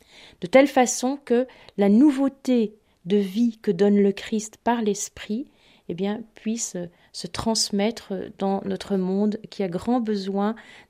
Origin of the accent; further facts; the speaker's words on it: Belgium; moi-même je suis belge et que j'ai trouvé ma vocation pour la congrégation en étant enseignante dans cette école de Bruxelles.